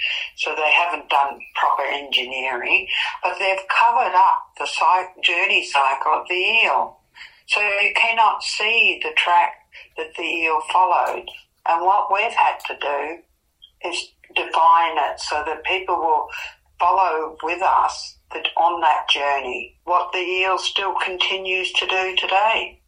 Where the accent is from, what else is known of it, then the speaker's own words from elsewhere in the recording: Melbourne, Victoria, Australia; I'm from Melbourne. What they call it now, Melbourne.